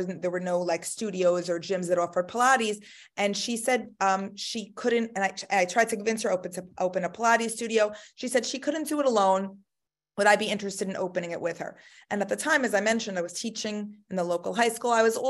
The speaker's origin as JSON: {"language": "English", "town": "Highland Park", "region": "New Jersey", "country": "United States", "said": "So I'm from Highland Park, New Jersey, and I know you and I have also spoken that you knew my family way back"}